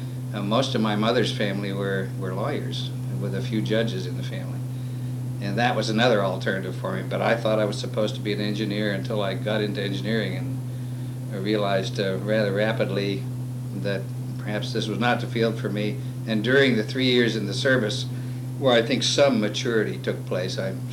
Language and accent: English; Beaver, Pennsylvania, United States; born there; Milo, I was born in Beaver, Pennsylvania, which is about 30 miles north of Pittsburgh in western Pennsylvania.